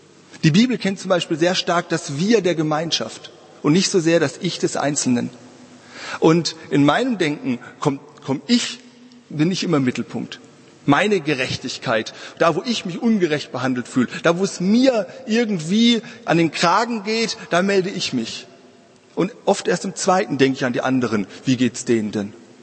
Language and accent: German; Baden-Württemberg, Germany; bin in Heidelberg, da bin ich in der Nähe aufgewachsen